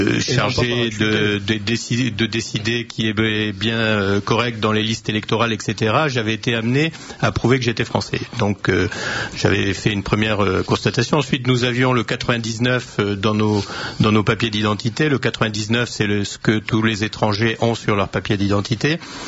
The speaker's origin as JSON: {"language": "French", "country": "Algeria", "said": "Nous avons déjà, en tant que Français d'Algérie, nous avons déjà du mal en permanence."}